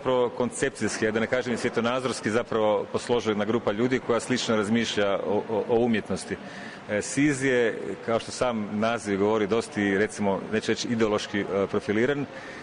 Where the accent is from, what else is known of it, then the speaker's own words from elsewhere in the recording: Rovinj, Istria County, Croatia; Ja sam inače iz Rovinja, rovinjskog sela Istre, ali sam sa poslom zapravo vezan uz Rijeku, sa Akademijom primijenjenih umjetnosti, i nekako sam dio tog riječkog zapravo kruga umjetnika suvremenih.